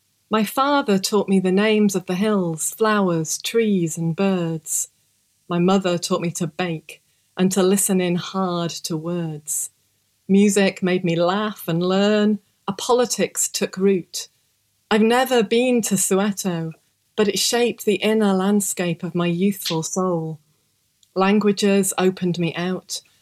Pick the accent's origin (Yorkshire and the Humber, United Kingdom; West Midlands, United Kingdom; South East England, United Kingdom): Yorkshire and the Humber, United Kingdom; Sheffield; born there; now in Scotland; I was born in Sheffield, the UK, a product of the new welfare state to teachers.